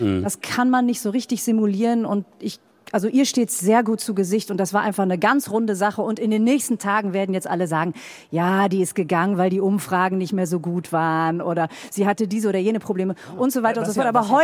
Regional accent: Ibbenbüren, North Rhine-Westphalia, Germany; also born or lived in Osnabrück; Richtig, ich bin in Osnabrück geboren, aber ich komme aus Ibbenbüren.

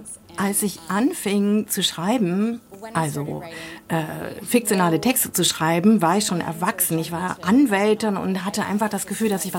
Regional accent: California, United States; German is a second language; Ich bin ja in Kalifornien aufgewachsen

